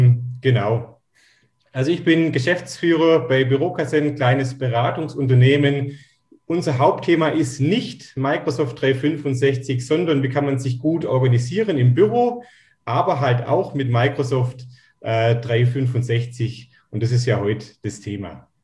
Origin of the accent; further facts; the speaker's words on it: Baden-Württemberg, Germany; Wir kommen so aus der Nähe von Ulm. Wer das kennt, Ulmer Münster, der größte Kirchturm, das heißt so mitten aus Schwaben